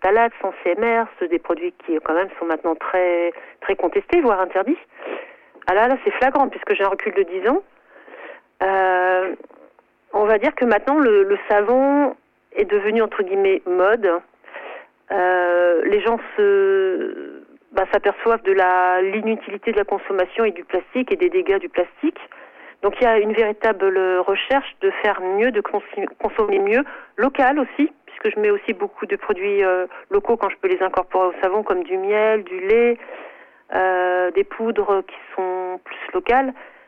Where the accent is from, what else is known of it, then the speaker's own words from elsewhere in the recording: Paris, Île-de-France, France; À l'origine, je suis parisienne, j'ai décidé d'aller vivre à la campagne